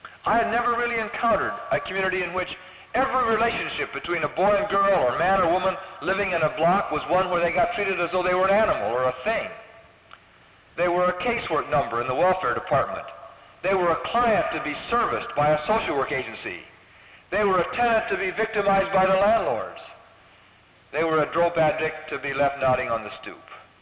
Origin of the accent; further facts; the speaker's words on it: Des Moines, Iowa, United States; now in New York City, United States; when in my hometown, the biggest city in Iowa, there were only 175,000 people